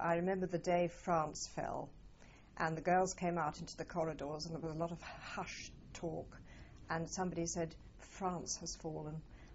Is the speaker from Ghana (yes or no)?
no; Southampton, South East England, United Kingdom; born there; also born or lived in United States; I was born on April the 1st, 1925, and born in Southampton